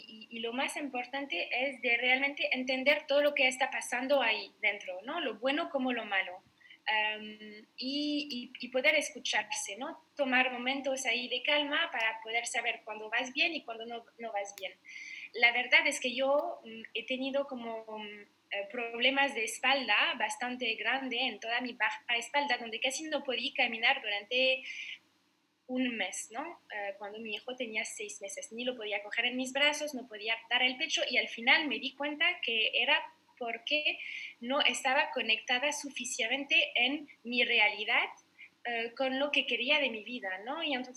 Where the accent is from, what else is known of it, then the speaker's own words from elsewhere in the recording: France; Spanish is a second language; now in Barcelona, Spain; yo soy francesa. Hace 15 años que estoy en Barcelona, no sé en el acento, pero sí.